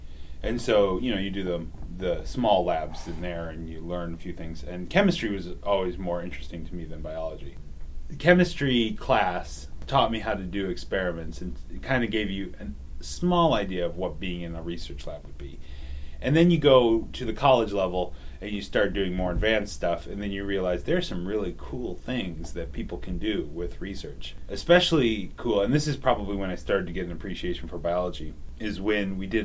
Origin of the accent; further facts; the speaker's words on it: Illinois, United States; moved away as an adult; I came from Illinois, and my parents are still in Illinois.